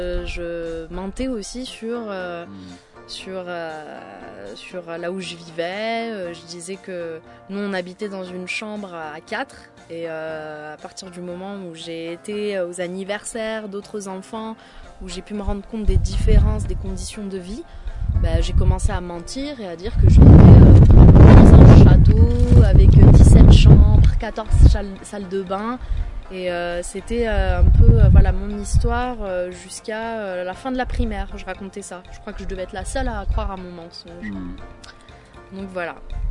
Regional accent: Paris, Île-de-France, France; born there; j'ai 32 ans, je suis née à Paris 20e, d'une famille syrienne. Mes parents sont arrivés en France pour les études de mon père.

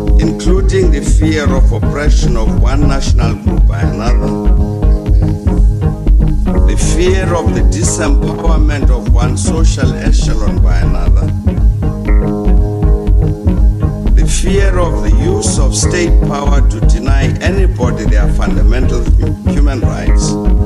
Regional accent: South Africa; It feels good that I can stand here as a South African

